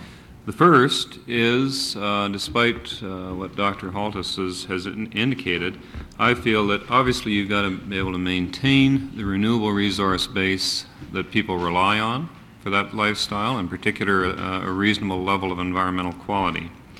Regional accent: Canada; Being a Canadian administrator in the natural resource field

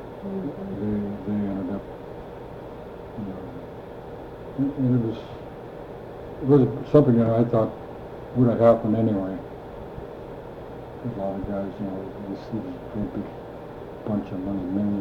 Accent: Metlakatla, Alaska, United States; And since I come from Metlakatla, that was created more complications because that's a reservation, see?

